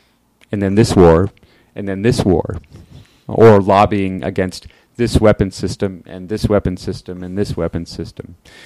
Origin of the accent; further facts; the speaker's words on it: Boston, Massachusetts, United States; particularly in Dorchester and Roxbury, I'm from Dorchester